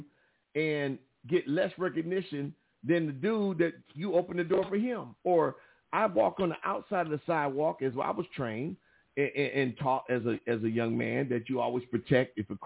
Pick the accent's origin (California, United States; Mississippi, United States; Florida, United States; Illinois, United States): California, United States; Compton; no, I'm just playing. We both from the CPT.